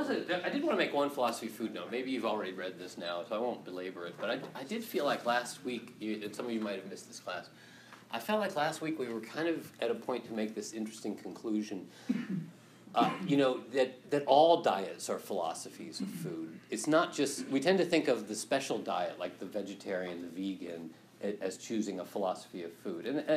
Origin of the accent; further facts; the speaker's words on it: United States; You know, I'm an American, you know, shouldn't you be bringing me food, right?